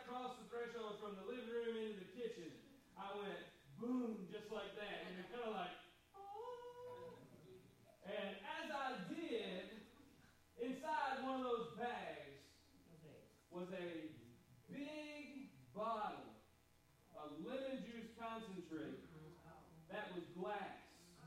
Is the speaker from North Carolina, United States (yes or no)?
yes; North Carolina, United States; But as most of you know, I grew up in Warren County, North Carolina, and home of absolutely nothing.